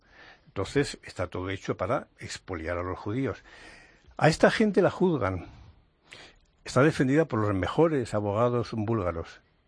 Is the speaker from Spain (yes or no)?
yes; Béjar, Castile and León, Spain; o sea, de mi ciudad natal, de Béjar, no había allí, ¿no?